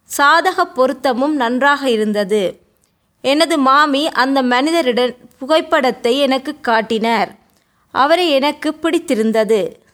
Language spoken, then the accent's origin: Tamil; Northern Province, Sri Lanka; நான் யாழ்ப்பாணத்துக்கு அருகிலுள்ள ஒரு கிராமத்தில் 2 சகோதரர்களுடனும் 2 சகோதரிகளுடனும் பிறந்து வளர்ந்தேன்.